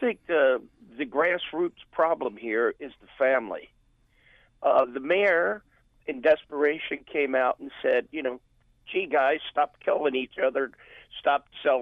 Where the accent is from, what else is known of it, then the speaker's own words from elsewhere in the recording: Maryland, United States; You know, I grew up on Fayette and Collington Avenue.